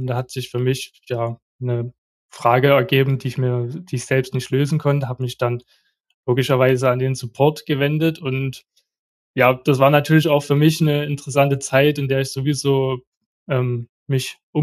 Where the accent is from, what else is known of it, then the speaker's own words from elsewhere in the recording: Saxony, Germany; ich bin 26 Jahre alt und ich komme gebürtig aus dem Erzgebirge in Sachsen.